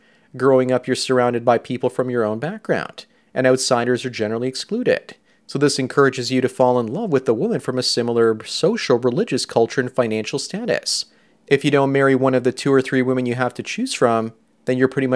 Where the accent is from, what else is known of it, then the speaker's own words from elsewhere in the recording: Canada; Then you as a Pakistani guy growing up in a predominantly Western community will usually be accepted, and people won't see you all that differently than the so-called heritage Canadians. That was my experience growing up.